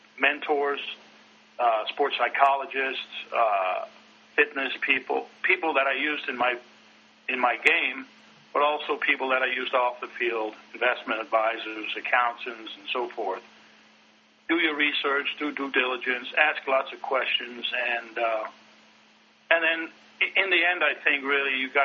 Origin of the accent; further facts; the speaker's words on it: Copenhagen, Capital Region of Denmark, Denmark; moved away; I'm from Copenhagen, Denmark, and I came over here as an exchange student